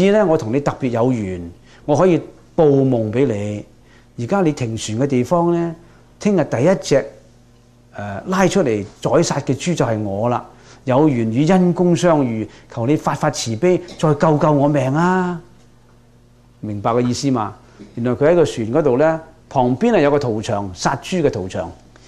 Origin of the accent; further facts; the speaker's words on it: China; 我哋中國人講食有食相啊